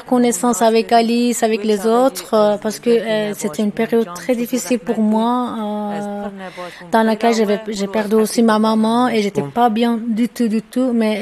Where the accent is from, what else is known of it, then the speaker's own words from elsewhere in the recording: Turkey; moved away as an adult; On a quitté le pays. On vient de Turquie et nous sommes kurdes.